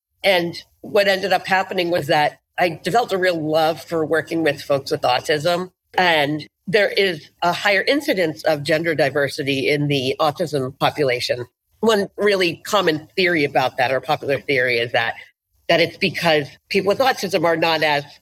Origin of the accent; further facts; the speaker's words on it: New Hampshire, United States; I grew up in New Hampshire and I have family here and luckily I like them.